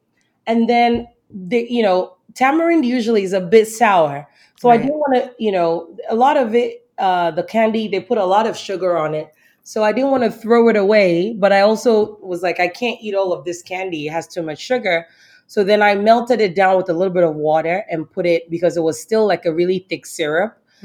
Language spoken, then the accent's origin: English; Southern United States, United States; and I grew up in the South and I'm from the South.